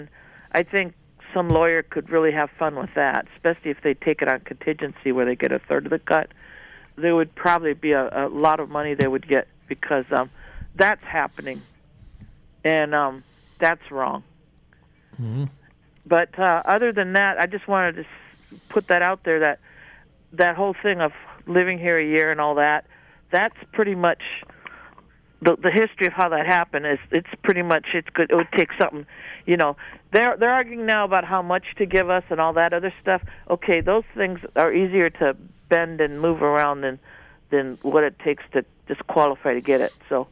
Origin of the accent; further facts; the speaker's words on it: Alaska, United States; I'm white. I'm so white I glow in the dark. But I was born and raised in Alaska.